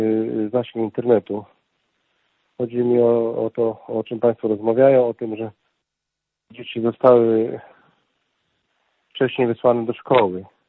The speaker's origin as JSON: {"language": "Polish", "region": "Subcarpathian Voivodeship", "country": "Poland", "said": "Ja pochodzę z Podkarpacia. To już nie jest Polska B"}